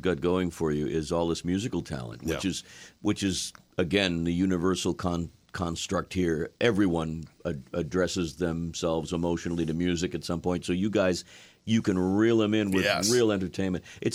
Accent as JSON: {"language": "English", "region": "New York", "country": "United States", "said": "I'm a Jew from the South Shore."}